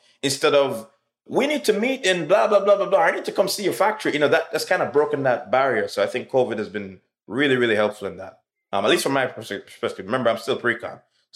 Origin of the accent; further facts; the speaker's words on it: Jamaica; But I come from Jamaica, as you know, where, you know, we're all black.